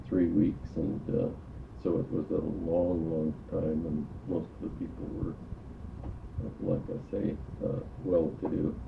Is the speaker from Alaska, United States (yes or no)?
yes; Kodiak, Alaska, United States; And I was raised here in Kodiak, went to grade school and high school in Kodiak.